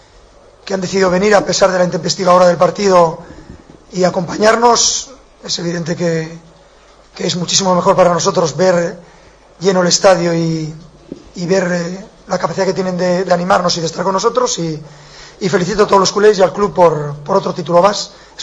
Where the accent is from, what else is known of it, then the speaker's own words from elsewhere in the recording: Gijón, Asturias, Spain; now in Barcelona, Spain; que me considero un catalán más, a pesar de que soy gijonés y asturiano al 1000 por 1000, pero mi familia, mis hijos y mi mujer son catalanes